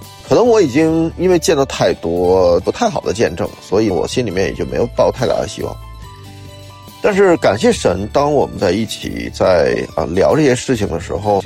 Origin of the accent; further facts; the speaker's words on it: Beijing, China; 那对于我一个在北方长大的，在京城长大的这么一个小孩来讲